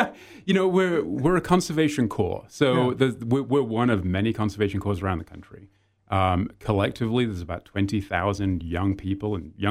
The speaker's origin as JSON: {"language": "English", "region": "England", "country": "United Kingdom", "tie": "born or raised there", "moved": "as an adult", "lives_now": "United States", "said": "So I grew up in England, family's from there"}